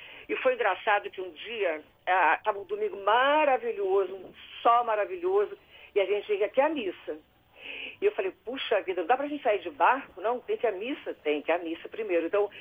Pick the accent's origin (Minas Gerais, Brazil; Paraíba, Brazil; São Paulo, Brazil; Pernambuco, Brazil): São Paulo, Brazil; Eu cresci ouvindo … aqui em São Paulo